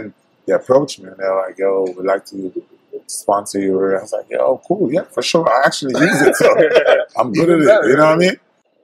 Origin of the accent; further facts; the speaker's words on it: Jamaica; I was like, yo, I'm from Jamaica.